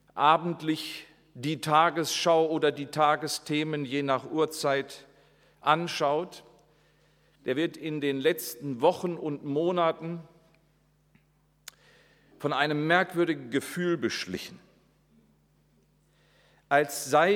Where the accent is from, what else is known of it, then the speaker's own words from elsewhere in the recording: Bückeburg, Lower Saxony, Germany; Ich bin 50 Jahre alt. Mit meiner Frau komme ich aus demselben Ort, aus dem Bückeburger Land, also aus Bückeburg in der Nähe von Minden oder Hannover